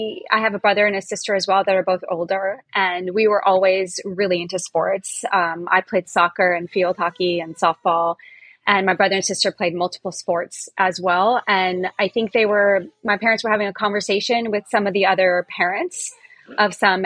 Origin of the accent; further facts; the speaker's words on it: Rhode Island, United States; a lot of people get surprised that I'm from Rhode Island.